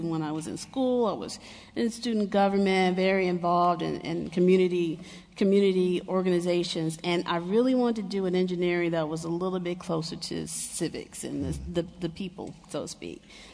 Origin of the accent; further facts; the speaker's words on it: Memphis, Tennessee, United States; I come from Memphis, I'm like an honor student, like top honor student